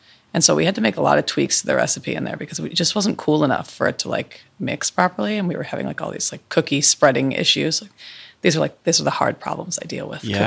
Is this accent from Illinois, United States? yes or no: yes; Chicago, Illinois, United States; now in Winter Park, United States; So I came here, I'm originally from Chicago, but I came here in 1994.